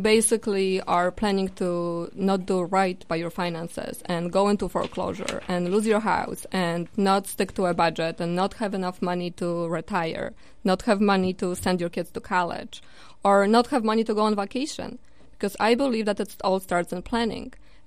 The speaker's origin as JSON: {"language": "English", "country": "Poland", "moved": "as an adult", "said": "I moved here from Poland 17 years ago, and I went to college and I got myself some education."}